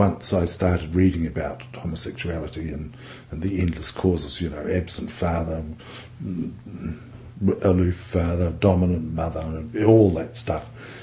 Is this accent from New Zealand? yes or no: yes; Dunedin, Otago, New Zealand; I was born in Dunedin in 1944. Our household was a pretty typical North Dunedin household.